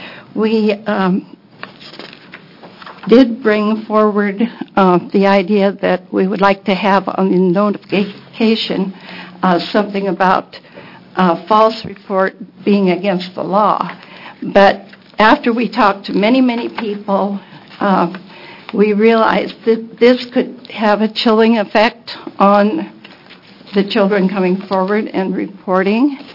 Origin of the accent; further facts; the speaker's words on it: Beaverton, Oregon, United States; Chair Hatz and members of the committee … from Beaverton.